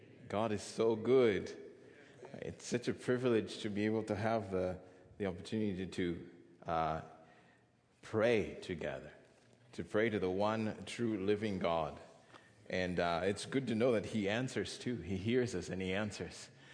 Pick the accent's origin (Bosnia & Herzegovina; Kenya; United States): Kenya; I'm from Kenya